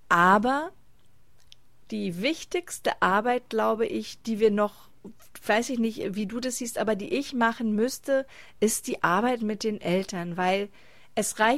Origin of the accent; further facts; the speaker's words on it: Berlin, Germany; ich bin zwar hier in Berlin geboren, ich bin hier groß geworden, ich fühle mich hier wohl